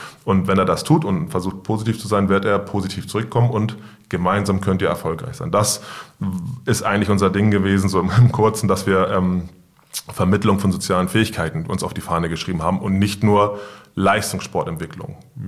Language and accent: German; Hamburg, Germany; Ich komme aus Wilhelmsburg, ich bin dort aufgewachsen